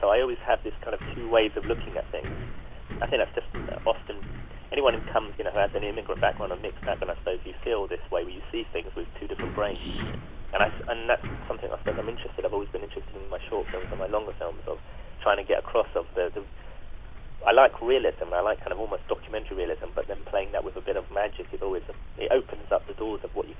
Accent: London, United Kingdom; I grew up with a Muslim background, an Indian background, but I grew up in London.

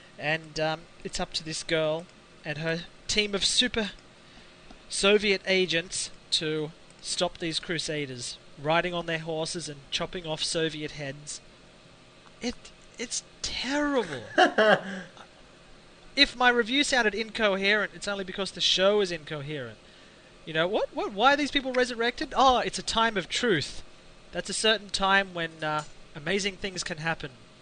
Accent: Scotland, United Kingdom; I'm from Scotland, and I've got me katana.

